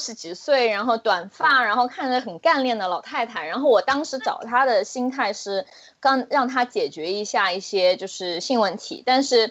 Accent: Shanghai, China; now in Washington, United States; 我是上海人，我现在住在华盛顿快8年了

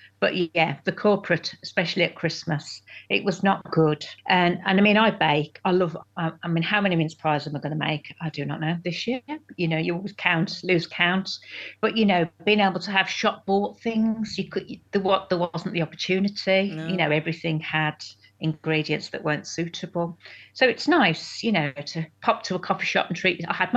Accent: Wolverhampton, West Midlands, United Kingdom; growing up in Wolverhampton, you know, we had all different cultures

